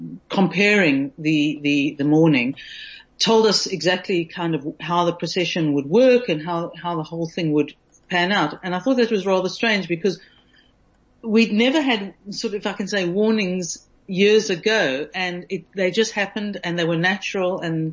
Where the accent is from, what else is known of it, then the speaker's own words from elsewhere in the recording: South Africa; It's so much part of being South African.